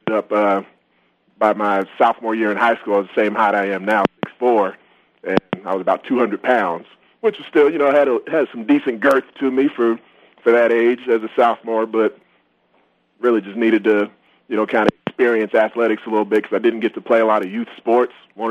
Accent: Chicago, Illinois, United States; Originally born and raised in Chicago, and went to high school south of Chicago, a town called Bolingbrook, Illinois.

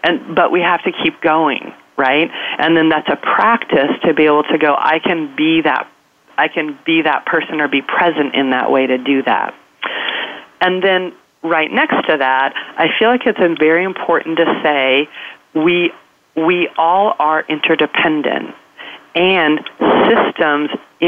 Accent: Colorado, United States; I'm from Colorado, and most of rural Colorado voted for Trump, and my father voted for Trump.

